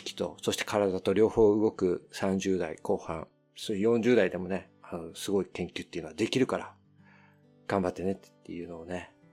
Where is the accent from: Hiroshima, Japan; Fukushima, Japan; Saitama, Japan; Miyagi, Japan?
Miyagi, Japan; Sendai; 出身どこですかってすぐ聞かれて、仙台ですって言ったら、大丈夫ですかって家族の心配をすごいまずされて